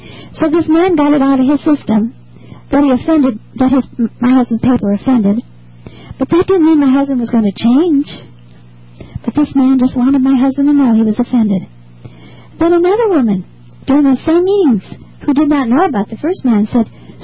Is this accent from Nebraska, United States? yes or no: no; Ohio, United States; She was a girl from my home state of Ohio.